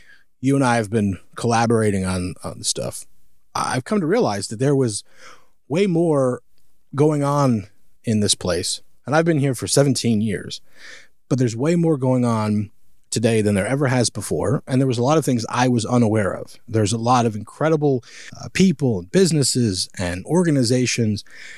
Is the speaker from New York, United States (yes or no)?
yes; New York, United States; also born or lived in Orlando; And I moved here. I grew up in New York, and then I lived in Orlando. I moved here after college, and it was in some ways a culture shock, to a degree.